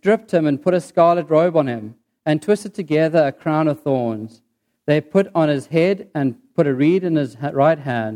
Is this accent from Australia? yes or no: no; Cape Town, Western Cape, South Africa; And I grew up in Cape Town. I started bodyboarding 17 years ago when I was in grade 5.